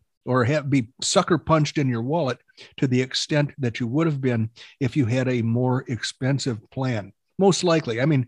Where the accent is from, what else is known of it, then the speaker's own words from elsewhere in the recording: Oklahoma, United States; I'm from Oklahoma, and they sent me one, even though I don't live there.